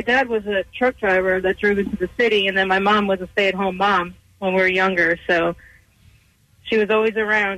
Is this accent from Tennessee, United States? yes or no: no; New York, United States; I grew up on Long Island, so we had the in-ground pool with the diving board and the slide and a treehouse and trampoline.